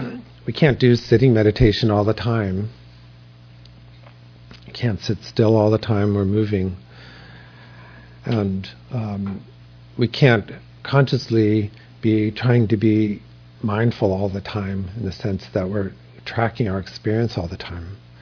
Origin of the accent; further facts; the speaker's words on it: New York, United States; it kind of works with how I grew up in New York